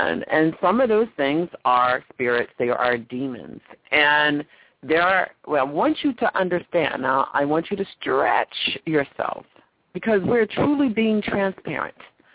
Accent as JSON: {"language": "English", "region": "New Jersey", "country": "United States", "tie": "born or raised there", "lives_now": "California, United States", "said": "I am also from New Jersey. You know, I'm from back east. currently living in California, but I was born and raised in New Jersey."}